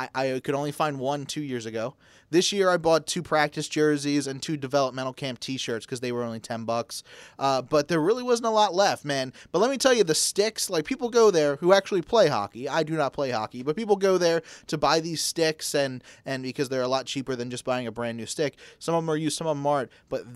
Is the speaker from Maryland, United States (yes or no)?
yes; Baltimore, Maryland, United States; You know, I told him I was from Baltimore